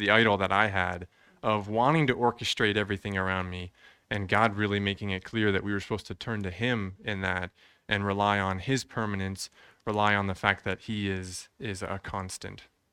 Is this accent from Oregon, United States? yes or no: no; Texas, United States; It never snows in Texas. I grew up in Texas. I think I probably saw snow 2 times, maybe 3 times.